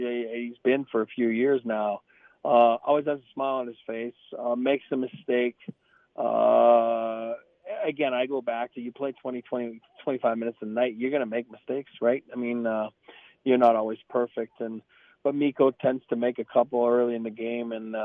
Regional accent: Montreal, Quebec, Canada; Oh, I love it. I'm from Montreal. This is great.

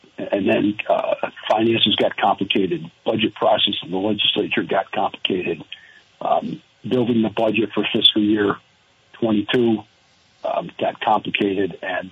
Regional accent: Arlington, United States; working on a small economic development project in my hometown of Arlington.

